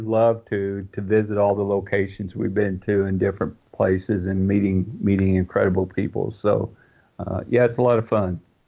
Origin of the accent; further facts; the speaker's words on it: Midwest, United States; I'm from the Midwest.